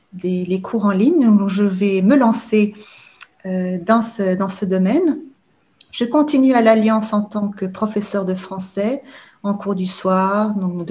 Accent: Belgium; Je viens de Belgique.

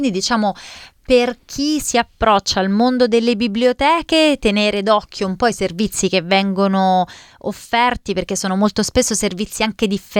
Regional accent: Rome, Lazio, Italy; io sono di Roma, conosco il circuito delle biblioteche di Roma

